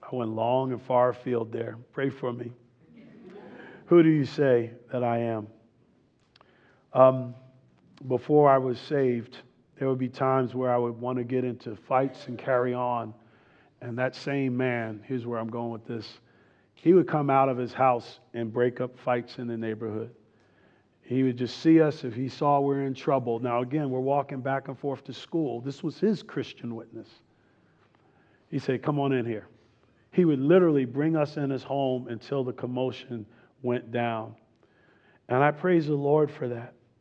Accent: New Jersey, United States; I grew up in New Jersey, and I know there's some Jersey guys here.

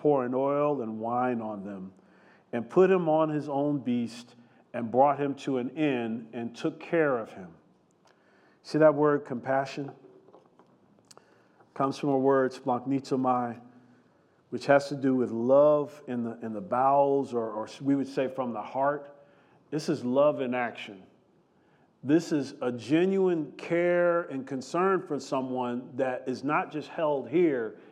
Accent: New Jersey, United States; I grew up in New Jersey, many of you know, and about a year or so ago, I went back home, and I walked around the neighborhood.

